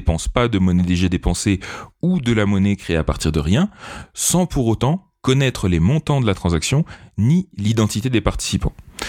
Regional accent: France; moi aussi je suis français

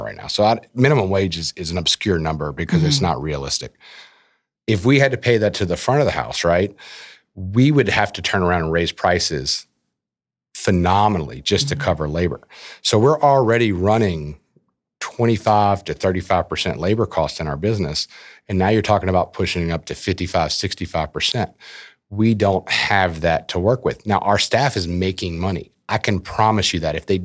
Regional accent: Baton Rouge, Louisiana, United States; I love Lafayette. I'm from Baton Rouge. I love Lafayette.

